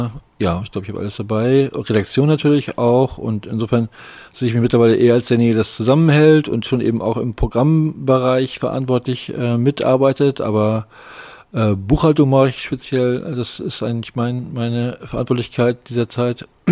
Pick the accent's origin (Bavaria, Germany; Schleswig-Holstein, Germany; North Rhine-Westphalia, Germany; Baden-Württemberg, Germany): Schleswig-Holstein, Germany; Lübeck; Ich bin in Lübeck geboren und Lübeck aufgewachsen und habe in Hamburg studiert und visuelle Kommunikation studiert in Hamburg in den 80er Jahren.